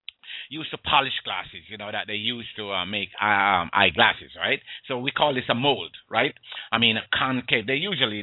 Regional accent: Jamaica; I grew up in Jamaica, and I did a little carpentry.

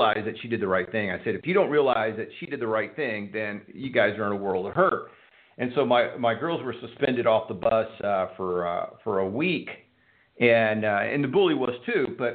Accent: Houston, Texas, United States; even in Texas, now I grew up in Houston, Texas, but even in Texas, you just don't expect that.

